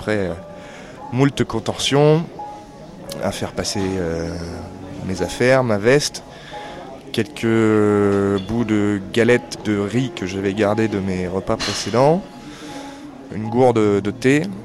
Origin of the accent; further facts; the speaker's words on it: France; je suis français